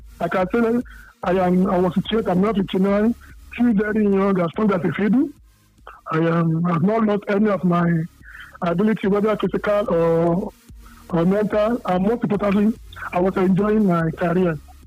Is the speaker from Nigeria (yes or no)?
yes; Ebute Metta, Lagos, Nigeria; I'm a Lagosian, born and bred in Ebutemata.